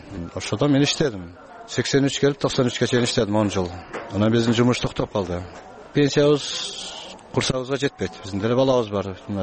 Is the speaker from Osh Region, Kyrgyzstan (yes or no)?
yes; Arpatektir, Osh Region, Kyrgyzstan; born there